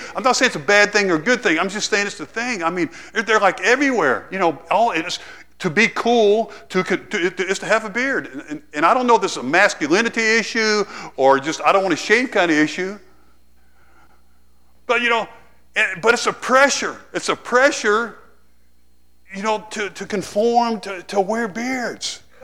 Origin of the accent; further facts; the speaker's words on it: United States; born there; No, I speak English because I'm an American. I was born in America.